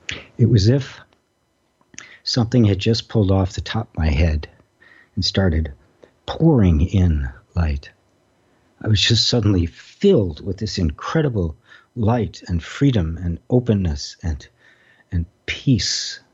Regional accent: Midwest, United States; a kid growing up in the Midwest, there wasn't much to get your hands on.

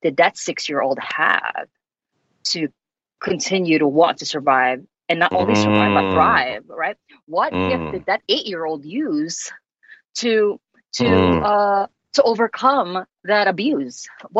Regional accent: Philippines; growing up in the Philippines and growing up in that culture where, you know, I did say this in the book

